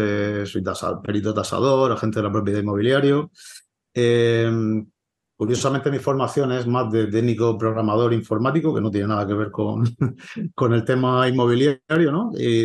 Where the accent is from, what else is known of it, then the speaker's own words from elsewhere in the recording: Murcia, Region of Murcia, Spain; nosotros somos de Murcia